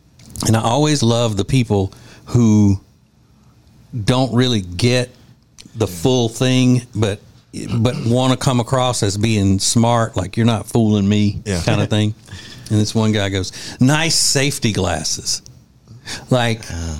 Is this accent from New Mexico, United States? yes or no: no; Louisiana, United States; I don't have a license. I'm from Louisiana. We don't have to have that.